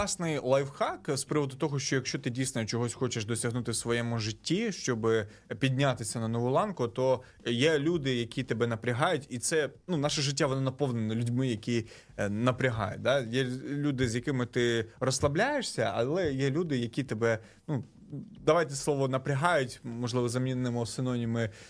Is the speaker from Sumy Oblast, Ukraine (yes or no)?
no; Kyiv, Ukraine; also born or lived in Odesa Oblast; я сам народився на Одещині, але моя сім'я, ми приїхали до Києва, коли мені було 12 років, і ми там винаймали квартиру, я, моя батько і мама, мій брат.